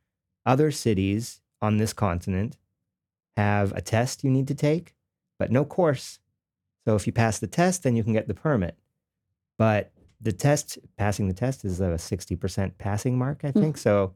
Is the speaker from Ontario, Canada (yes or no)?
no; LaSalle, Quebec, Canada; I grew up in the city. I grew up, actually, if you want to get really technical, I grew up in LaSalle.